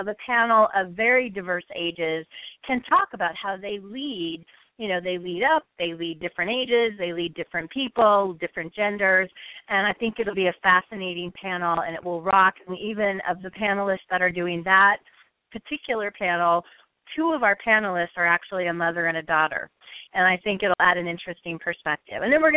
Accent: Midwest, United States; I'm from the Midwest. There's all kinds of things that happen in the Midwest.

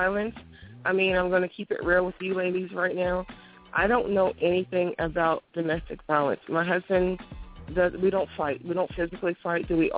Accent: Queens, New York, United States; now in North Carolina, United States; Growing up in Queens, Jamaica, Queens, and in the projects and all that, he wasn't there for us, for me, my brother, and my sister. I came here to North Carolina, and I had a son

